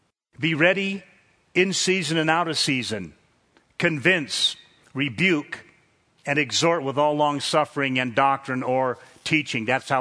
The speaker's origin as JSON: {"language": "English", "region": "California", "country": "United States", "said": "I remember after living here for a few years and I came from Southern California, and then we made a trip over to Sacramento"}